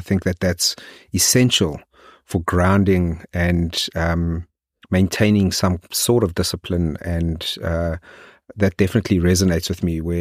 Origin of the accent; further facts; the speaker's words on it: South Africa; I come from South Africa where it's a blend of first and third and we've got our own rich history. And I'm a very proud and patriotic South African